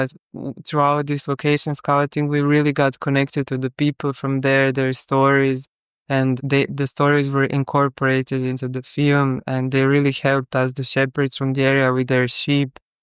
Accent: Croatia; she's from Chile, I'm from Croatia.

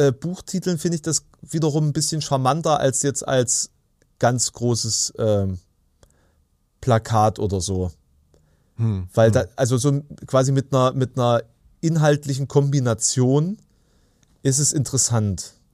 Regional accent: Saxony-Anhalt, Germany; Der meistens ausgetrocknete Strom, der durch meine Heimat fließt.

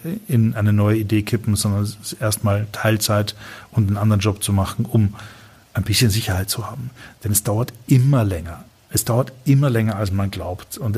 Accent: Vienna, Austria

